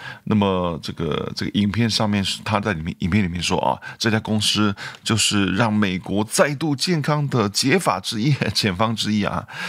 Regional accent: Taiwan; 因为我从台湾来，台湾好像没有这个词哈

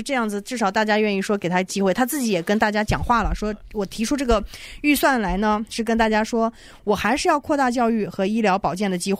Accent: United States

